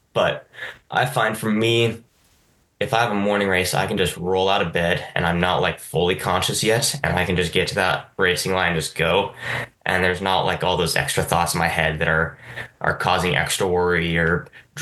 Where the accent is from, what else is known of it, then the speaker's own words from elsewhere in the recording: Carlsbad, California, United States; I was still living in Carlsbad, which is kind of where I consider my hometown.